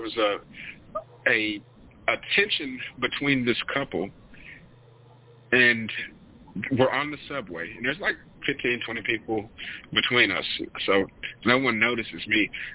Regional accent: Tennessee, United States; To give you a little bit of context, I'm from Tennessee, and I moved to New York a few years back.

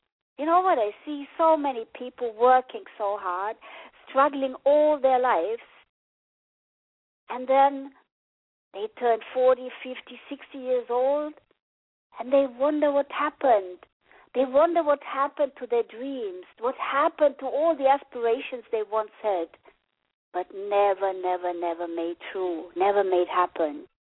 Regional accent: Germany; English is a second language; I come from behind the Berlin Wall. You probably heard from my accent that I'm German. I come from behind the Berlin Wall.

